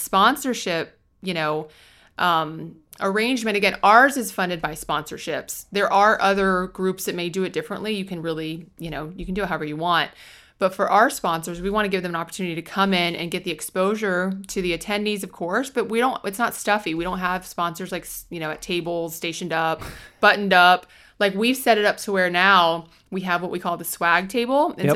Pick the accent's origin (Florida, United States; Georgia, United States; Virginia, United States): Florida, United States; Jacksonville; in Northeast Florida. I'm from Jacksonville. I love Jacksonville.